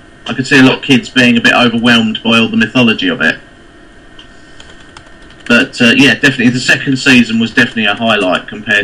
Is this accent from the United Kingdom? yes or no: yes; United Kingdom; There's something obviously about being British, then we're just a bit more picky.